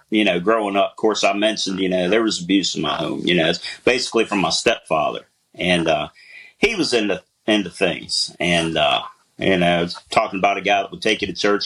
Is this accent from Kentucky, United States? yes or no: no; Ridgely, West Virginia, United States; Well, I can say that I'm from Ridgely, West Virginia.